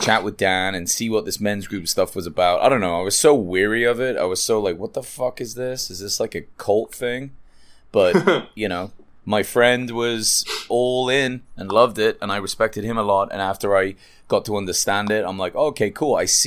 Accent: England, United Kingdom; I grew up in England with a vegetarian family, and my dad was a pacifist.

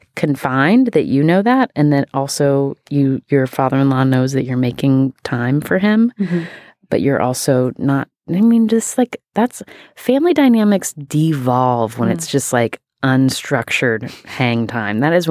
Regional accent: West Virginia, United States; I appreciated this letter because I am from West Virginia, and this writer is from the state next door.

